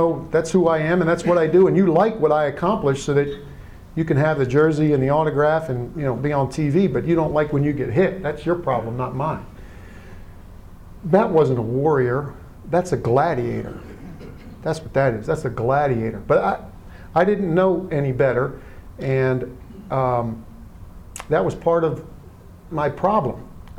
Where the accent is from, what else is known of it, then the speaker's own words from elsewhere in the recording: Philadelphia, Pennsylvania, United States; born there; I was born in Philadelphia. I'm the oldest of four children.